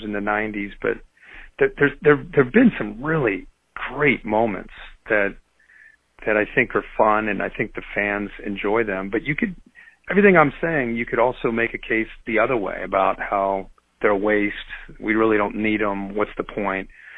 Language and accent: English; Ohio, United States; I'm the wrong guy to ask because I grew up in Ohio, and Ohio high school football is in my blood.